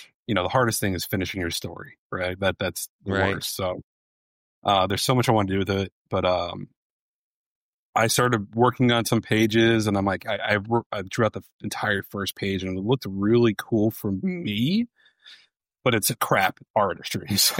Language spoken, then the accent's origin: English; New Jersey, United States; So I'm born and raised in New Jersey. Right on the Jersey Shore, which is now infamous for the Hurricane Sandy tragedy that happened.